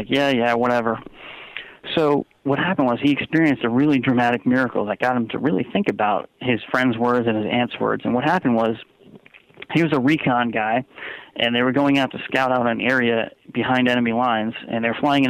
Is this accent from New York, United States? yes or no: yes; Long Island, New York, United States; now in Connecticut, United States; I'm originally from Long Island. I'm actually residing in Connecticut now, but it is the Northeast.